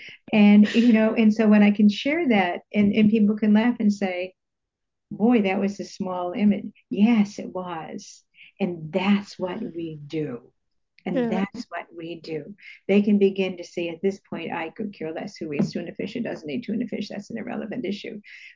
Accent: Boston, Massachusetts, United States; when I was growing up in South Boston, it was all Irish Catholics.

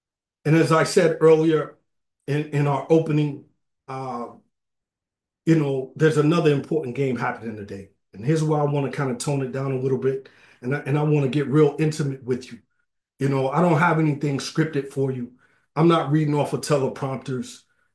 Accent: Kentucky, United States; growing up in Kentucky, that rivalry between the University of Louisville and the University of Kentucky, it's marrow deep

